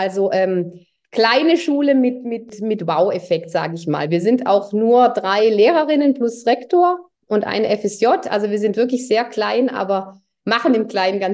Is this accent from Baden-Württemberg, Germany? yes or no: yes; Tübingen, Baden-Württemberg, Germany; Ich bin in Tübingen groß geworden.